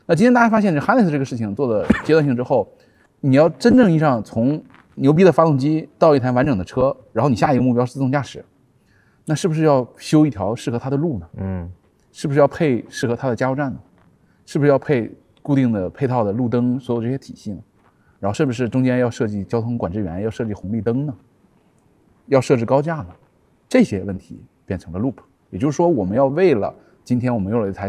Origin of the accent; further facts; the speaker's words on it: Northeast China, China; 我是东北的这个小孩，我们小时候有一种这个零食是爆米花